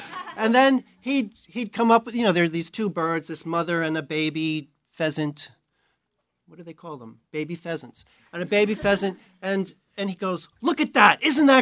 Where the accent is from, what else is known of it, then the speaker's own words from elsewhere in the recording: New York, United States; Now I'm from New York.